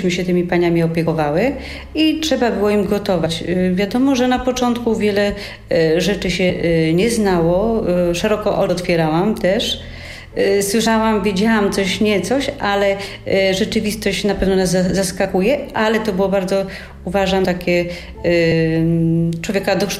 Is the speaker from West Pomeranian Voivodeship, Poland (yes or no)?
no; Chechło, Łódź Voivodeship, Poland; ja wychowywałam się na wsi, niedaleko Pawianic w Chechle